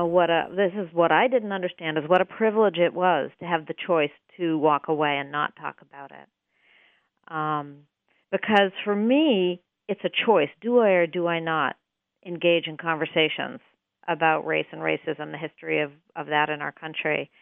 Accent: Winchester, Massachusetts, United States; So I think I'm just growing up in Winchester, Massachusetts. Little do I know that there's been a government infusion of cash into that town.

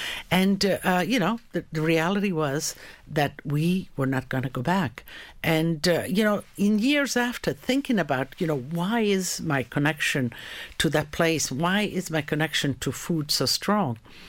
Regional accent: Istria County, Croatia; You know, I was born in Istria. Istria is a little peninsula that now actually is in Croatia.

